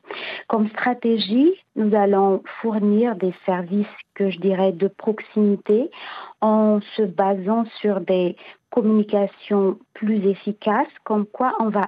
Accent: Madagascar; D'autant plus que chez nous, à Madagascar, il y a la majorité de la population sont des agriculteurs.

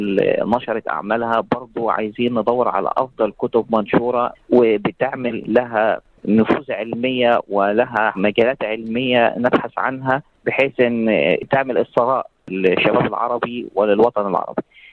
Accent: Egypt; دي هيئة حكومية يعني عندنا في مصر هنا

